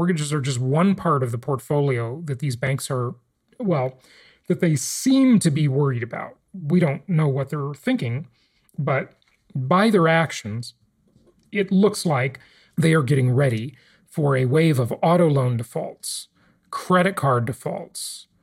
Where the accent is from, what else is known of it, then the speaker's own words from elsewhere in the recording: Los Angeles, California, United States; And I used to ride my bike all over Los Angeles, like miles and miles and miles away from my home.